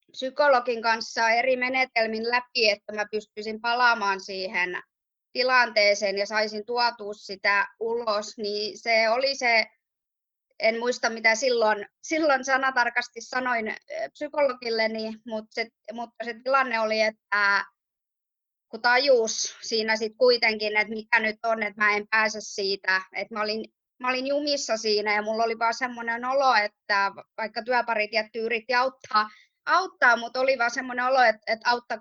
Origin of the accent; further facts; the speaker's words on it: Turku, Southwest Finland, Finland; Elikkä olen turkulainen, ihan missä muu olen koskaan asunutkaan, enkä täältä ikinä tule poistumaan tästä kaupungista.